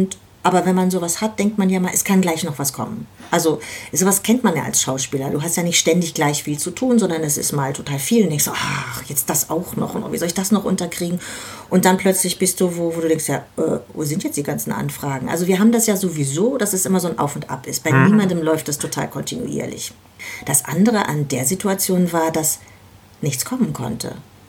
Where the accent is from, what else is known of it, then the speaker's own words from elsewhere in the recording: Berlin, Germany; Und ja, damit geht man ins Bett als Berliner Kind.